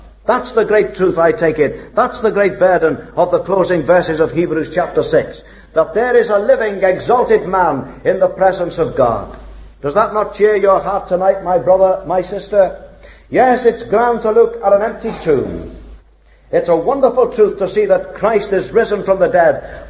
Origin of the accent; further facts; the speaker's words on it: Liverpool, North West England, United Kingdom; in my hometown of Liverpool years ago